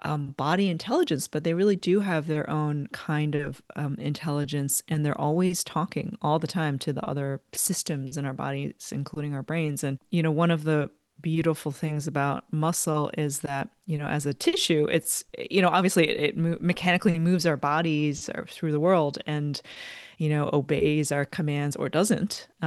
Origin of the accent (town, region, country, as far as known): New York, United States; born or raised there